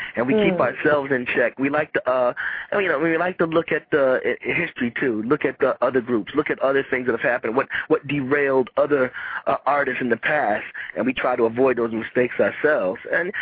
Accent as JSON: {"language": "English", "town": "Rochester", "region": "New York", "country": "United States", "tie": "born or raised there", "said": "I was born upstate New York. I was born in Rochester."}